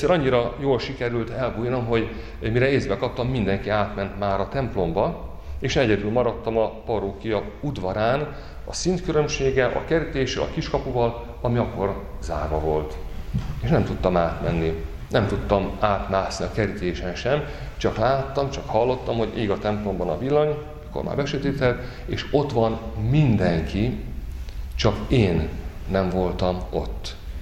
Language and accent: Hungarian; Téglás, Hajdú-Bihar, Hungary; Tégláson nőttem fel